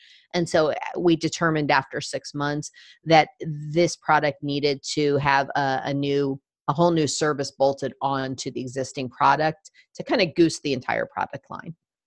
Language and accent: English; United States; also born or lived in United Kingdom; I'm from the States